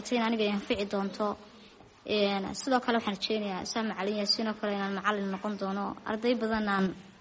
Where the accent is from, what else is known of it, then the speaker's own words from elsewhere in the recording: Togdheer, Somalia; waxaan ka soo jeedaa Togdheer ka qasatan IDP ga Cali Xuseen ee hoosta gobolka Togdheer